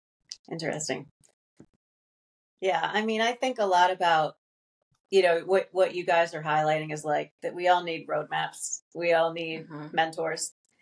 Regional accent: New England, United States; I grew up as an athlete. I grew up Catholic. I grew up in New England in this very, you know, community that thought of itself as liberal

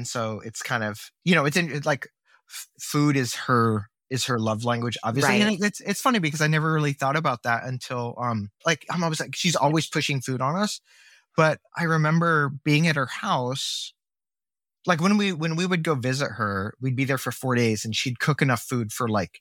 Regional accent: Midwest, United States; where I think when we were growing up in the Midwest, you couldn't just go somewhere and get pho, right?

